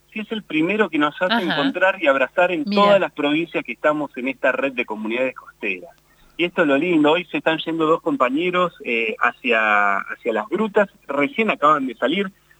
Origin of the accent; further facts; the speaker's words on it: Comodoro Rivadavia, Chubut, Argentina; born there; moved away; con Comodoro Rivadavia, que yo soy nacido ahí, soy nacido en Radatili, pero bueno, ya hace años que vivo por acá.